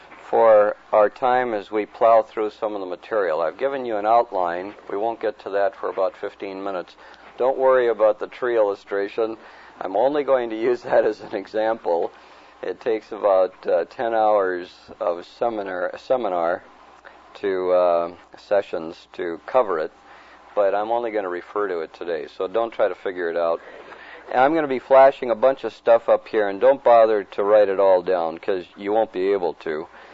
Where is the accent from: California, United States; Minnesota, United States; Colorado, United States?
Minnesota, United States; Minneapolis; I'm from Minneapolis, Minnesota, and on one of my visits back to Minneapolis, I was on my way to Okinawa, my wife and my little daughter and I.